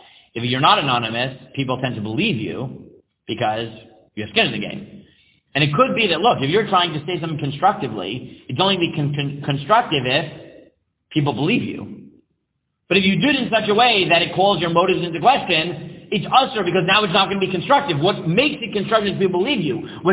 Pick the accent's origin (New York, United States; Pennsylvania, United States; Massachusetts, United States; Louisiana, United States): New York, United States; Staten Island; I grew up in Staten Island. You know, the mob is reality.